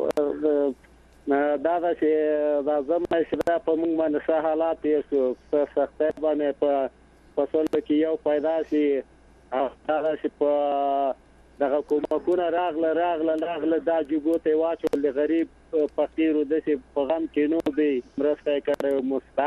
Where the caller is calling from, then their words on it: Baghlan, Afghanistan; له بغلانه مې در ته زنګ وهلی ده